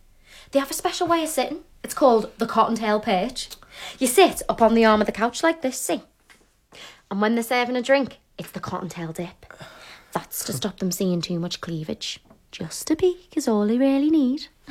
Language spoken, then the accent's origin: English; Bootle, North West England, United Kingdom; The most famous people we know is us, and we're not even from Liverpool. We're from Bootle.